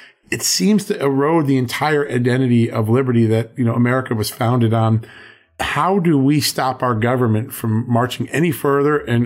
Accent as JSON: {"language": "English", "country": "United States", "said": "where is the good, where as an American, a liberty-loving American, I can apply myself to make a difference."}